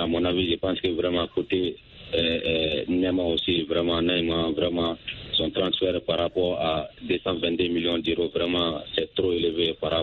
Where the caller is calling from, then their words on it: Sonikini, Mali; je vous appelle depuis dans mon village natal à Sonikini.